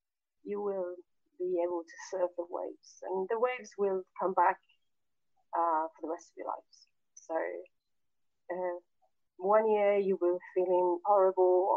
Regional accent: Italy; English is a second language; also born or lived in United Kingdom / Australia / Spain; I am from Italy, which is a Catholic country. But I lived in the UK for many years. I lived in Australia, I lived in Spain for almost a decade. I speak different languages

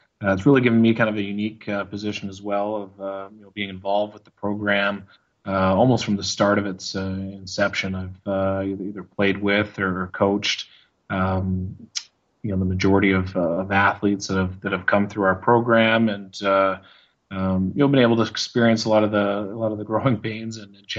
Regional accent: Burnaby, British Columbia, Canada; I grew up in Burnaby, so I grew up about 5 minutes from the bottom of Burnaby Mountain from the SFU campus.

